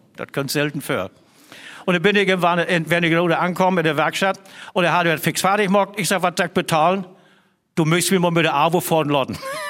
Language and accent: German; Mecklenburg-Vorpommern, Germany; dass ich als Mecklenburger den Tiroler was vorsingen konnte.